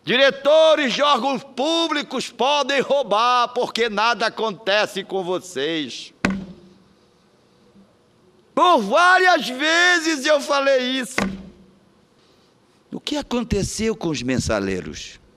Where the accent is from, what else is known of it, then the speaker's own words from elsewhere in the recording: Pará, Brazil; Eu nasci no Marajó, sou paraense da Gema E eu não sei comer sem farinha.